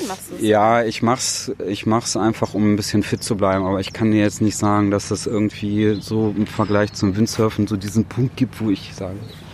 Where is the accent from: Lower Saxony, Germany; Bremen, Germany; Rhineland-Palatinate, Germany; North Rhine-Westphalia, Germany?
Lower Saxony, Germany; Hanover; als Hannoveraner dann auch nach dem Feierabend nochmal eine kleine Runde in der Einriede zu drehen oder am Mittellandkanal.